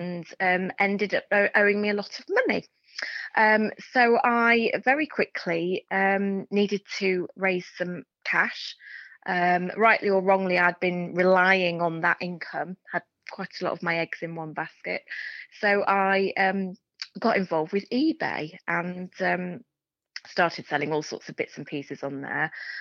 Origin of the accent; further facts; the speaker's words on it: East of England, United Kingdom; born there; also born or lived in Scotland; I'm an Essex girl. There you go. I was born in Essex. However, we only lived there for a year. Mm-hmm. So we moved around the country quite a bit with my dad's business. So I've lived in Scotland, in England, lived abroad.